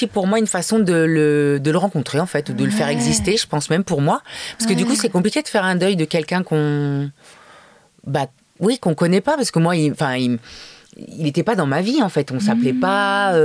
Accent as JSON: {"language": "French", "town": "Paris", "region": "Île-de-France", "country": "France", "tie": "born or raised there", "said": "après, moi, j'ai grandi à Paris tout le temps"}